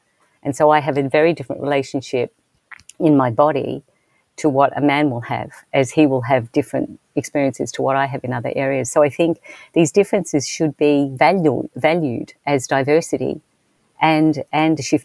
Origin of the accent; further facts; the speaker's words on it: Australia; being Australian, I was raised in a particular way